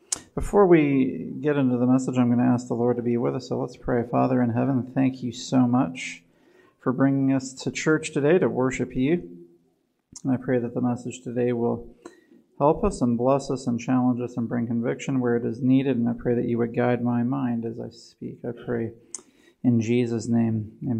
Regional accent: Portland, Tennessee, United States; We went back in 2017 to the eclipse to where I grew up in Portland, where Highland Academy is, because I wanted to be somewhere familiar.

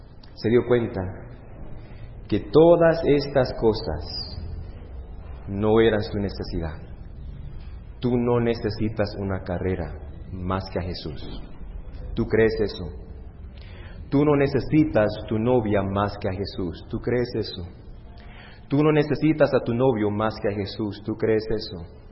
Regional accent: Harrisburg, Pennsylvania, United States; Yo crecí en Harrisburg, Pennsylvania

